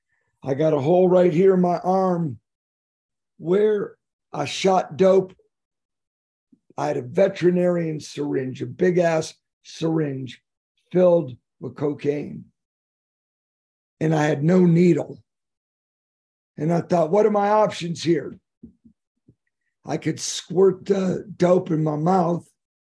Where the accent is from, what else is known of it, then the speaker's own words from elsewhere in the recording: Phoenix, Arizona, United States; Now, I said … I'm from Phoenix, Arizona.